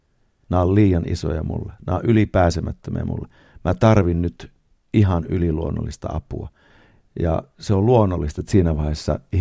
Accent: Lapua, South Ostrobothnia, Finland; born there; also born or lived in Jyväskylä; mä oon syntynyt Lapualla ja vanhemmat siellä.

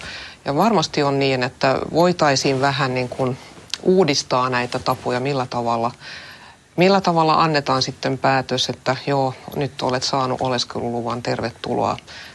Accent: Jakobstad, Ostrobothnia, Finland; Esimerkiksi mun kotikaupungissa, niin meillähän on

